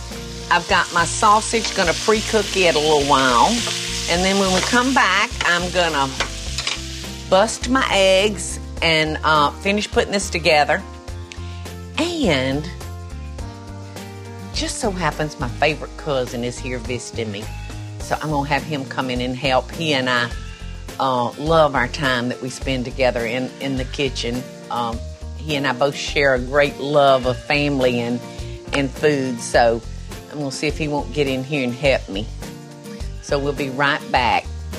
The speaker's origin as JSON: {"language": "English", "town": "Albany", "region": "Georgia", "country": "United States", "tie": "born or raised there", "said": "So anyway, Don grew up in Lakeland, Florida, and of course I grew up in Albany, Georgia."}